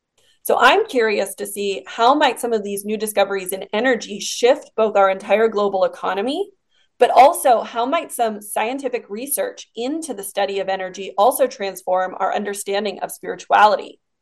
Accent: United States; Well, I'm an American, so it stands out as an interesting factoid in history to me.

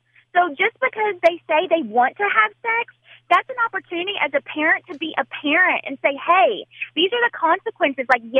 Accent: the South, United States; So I'm from the South, and I don't know if we just think a little different

